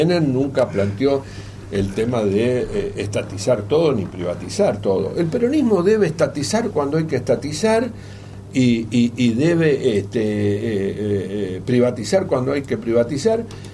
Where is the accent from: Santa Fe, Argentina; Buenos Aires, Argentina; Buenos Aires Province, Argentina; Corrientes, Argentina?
Santa Fe, Argentina; Villa Cañas; Yo había venido de mi pueblo, de Villa Cañas.